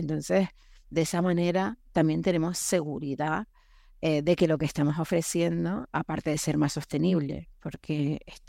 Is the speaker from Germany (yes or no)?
yes; Germany; Soy alemana